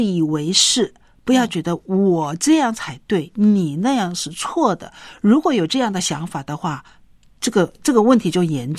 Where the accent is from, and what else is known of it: China